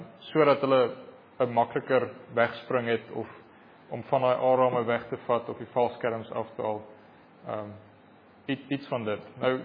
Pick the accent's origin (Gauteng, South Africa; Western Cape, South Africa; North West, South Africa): North West, South Africa; Sannieshof; ek kom nou daar van Noordwes af, daar by Sannieshof.